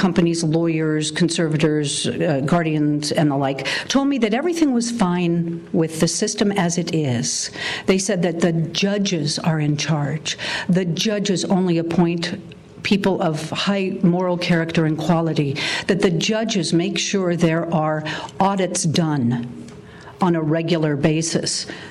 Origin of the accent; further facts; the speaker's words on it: New Mexico, United States; But what struck me was the number of letters I got from New Mexico. This is my home state.